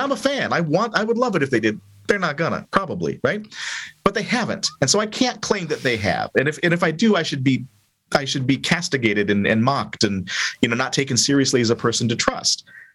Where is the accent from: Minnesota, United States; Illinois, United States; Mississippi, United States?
Minnesota, United States; Like, I'm from Minnesota, right? So I'm a Minnesota Vikings fan.